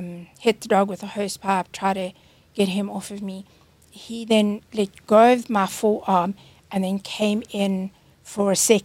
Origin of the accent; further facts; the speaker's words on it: Alberton, Gauteng, South Africa; I'm from Alberton.